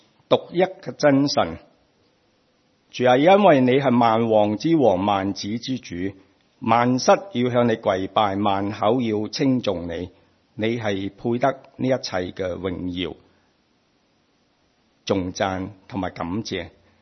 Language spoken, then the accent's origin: Cantonese; Hong Kong; now in New Zealand; 我一直从香港嚟到纽西兰嘅时候